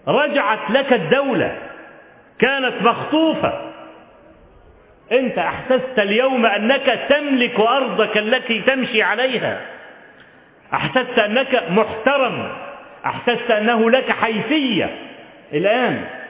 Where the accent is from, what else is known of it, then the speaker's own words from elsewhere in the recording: Kafr El Sheikh Governorate, Egypt; جاء عندنا في كفر الشيخ، في عندنا في المحافظة